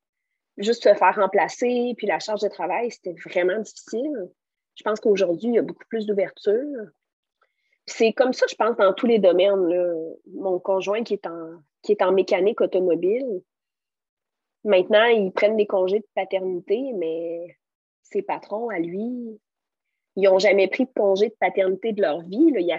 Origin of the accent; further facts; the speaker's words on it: Quebec City, Quebec, Canada; Nous, on est de Québec les deux. Puis toute notre famille est à Québec.